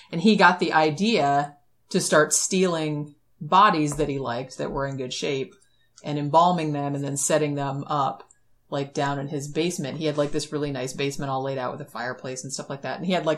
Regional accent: Florida, United States; I'm from Florida. I don't know what the hell's wrong with everybody down here.

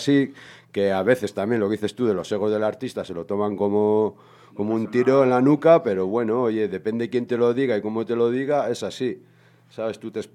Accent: Ortuella, Basque Country, Spain; yo empecé en la zona donde yo me crié, en Ortuella y todo eso, pues con 15 años, en el 92

